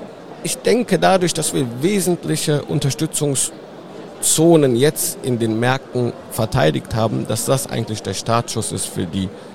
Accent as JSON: {"language": "German", "town": "Cologne", "region": "North Rhine-Westphalia", "country": "Germany", "said": "Ich bin ja aus Köln. Normalerweise würden wir ja heute Karneval feiern."}